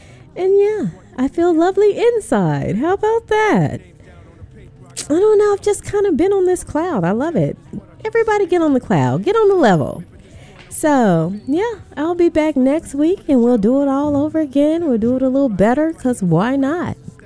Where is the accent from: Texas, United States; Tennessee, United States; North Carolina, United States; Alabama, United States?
Tennessee, United States; Memphis; But I am from South Memphis, so don't try it.